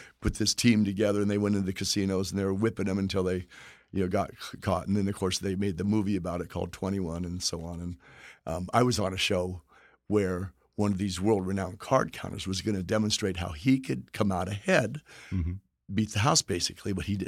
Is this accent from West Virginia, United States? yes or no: no; Texas, United States; And depending on where you're from, like where I'm from Texas, you know, they pull out guns and they can hurt you.